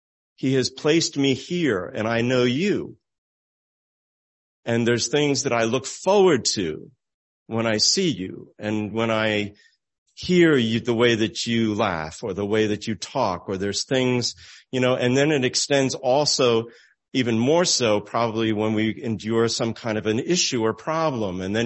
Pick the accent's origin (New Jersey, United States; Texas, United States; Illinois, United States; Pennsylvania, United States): New Jersey, United States; Glen Ridge; I'm going down a street where I grew up in Glen Ridge, New Jersey, named Midland Avenue